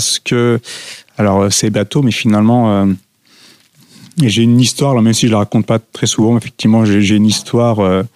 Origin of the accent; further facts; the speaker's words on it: Paris, Île-de-France, France; born there; Donc, je suis né à Paris, assez cosmopolite.